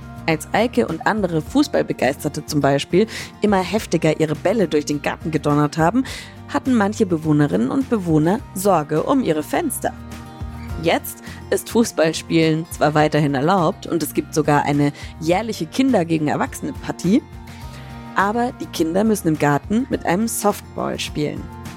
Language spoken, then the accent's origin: German; Bavaria, Germany; now in Hamburg, Germany; Ursprünglich komme ich aus Bayern, also Franken, um genau zu sein. Das Dorf, in dem ich aufgewachsen bin, ist am Rand einer Kleinstadt. Also ganz anders als hier in Hamburg.